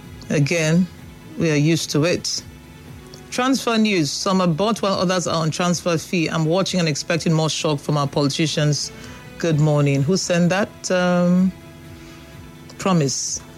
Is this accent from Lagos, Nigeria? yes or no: no; Port Harcourt, Rivers, Nigeria; We're Nigerian for Port Harcourt.